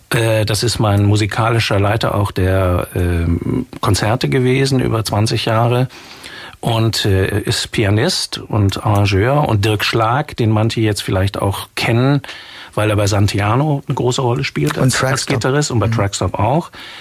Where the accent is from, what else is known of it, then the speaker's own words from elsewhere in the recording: North Rhine-Westphalia, Germany; Und wir sind dann wieder in die Heimat meiner Eltern zurückgegangen, ins Bergische Land. Und ich bin ja noch da in Stalin groß geworden, habe dann in Köln studiert